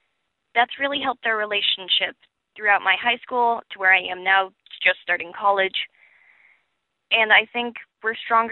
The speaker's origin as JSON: {"language": "English", "town": "Herndon", "region": "Virginia", "country": "United States", "said": "I'm from Herndon, Virginia."}